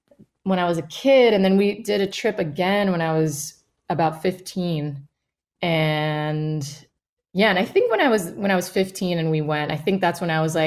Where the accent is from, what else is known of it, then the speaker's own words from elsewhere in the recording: Miami, Florida, United States; also born or lived in Boston; It was tough growing up in Miami, being a big music fan, and you know, just there weren't that many bands that would tour down there because it is such a trek to get down there.